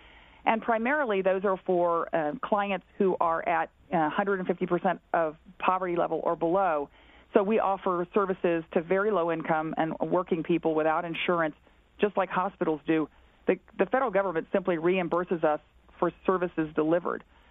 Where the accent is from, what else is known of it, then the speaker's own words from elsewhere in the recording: Texas, United States; So in North Carolina, my home state of Texas, and Indiana, legislators are pushing these measures.